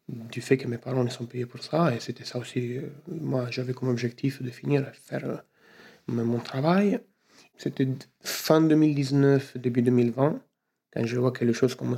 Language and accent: French; Apulia, Italy; French is a second language; moved away as an adult; also born or lived in Milan; now in Turin, Italy; Je suis à Turin. En fait, j'ai beaucoup grandi à niveau d'expérience, de choses, mais moi, je viens du sud de l'Italie, dans les Pouilles.